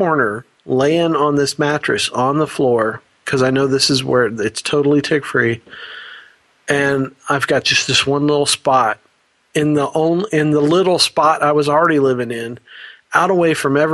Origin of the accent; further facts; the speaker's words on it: Florida, United States; you know, I'm from Florida, and I'm, you know, living at the beach or whatever.